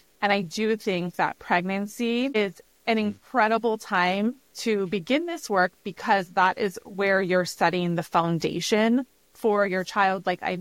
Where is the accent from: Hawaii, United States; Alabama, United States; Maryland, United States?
Hawaii, United States; So although I'm from Hawaii, my family is Italian.